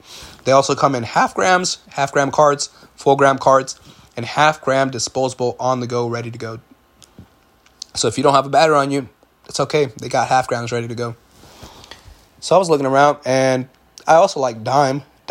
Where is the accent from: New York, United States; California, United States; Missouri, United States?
California, United States; Oceanside; So I remember growing up and me being dumb, but me growing up in Oceanside, you know, you smell it here and there at schools and stuff like that.